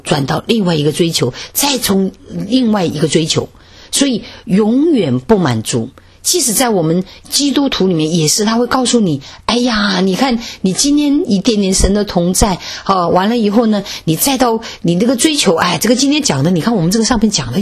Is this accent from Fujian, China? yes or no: no; Wuhan, Hubei, China; 特别在武汉哈，我是武汉人哈